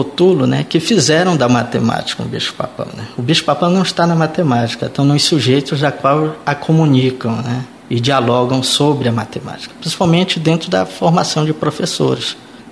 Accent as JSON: {"language": "Portuguese", "town": "Afuá", "region": "Pará", "country": "Brazil", "said": "posso situar que eu sou dessa região marajoara, sou do interior do Pará, mais especificamente o Afuá, Marajó"}